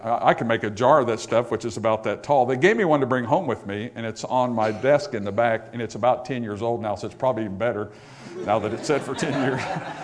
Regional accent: United States; I'm an American, more is always better, you know

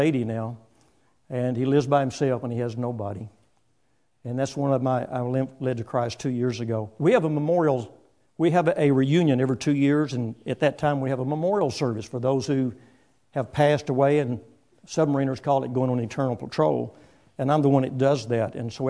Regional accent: Texas, United States; Where are you from … ? I'm from Texas.

